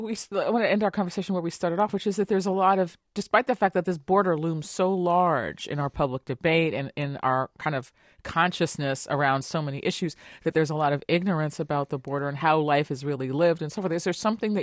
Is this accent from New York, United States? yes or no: yes; New York, United States; I'm from New York. You cannot scare me.